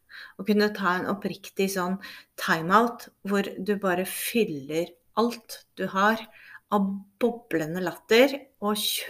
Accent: Oslo, Norway; Jeg er jo fra Oslo

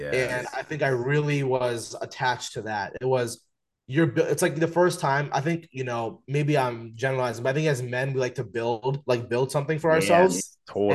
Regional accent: New Jersey, United States; 23 years old, currently living in New Jersey. I grew up here my whole life, but I went to school recently at the University of Maryland, College Park. Recently after that, moved out to Chicago

